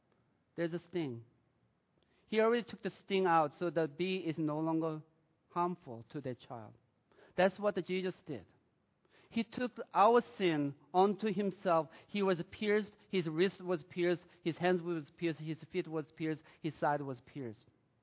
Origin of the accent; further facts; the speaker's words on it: United States; born there; I was born in America.